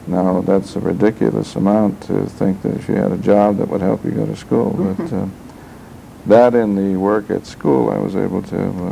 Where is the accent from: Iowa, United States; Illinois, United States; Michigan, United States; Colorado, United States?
Illinois, United States; Chicago; But anyway, I was raised in Chicago and had the usual provincialism that big city people have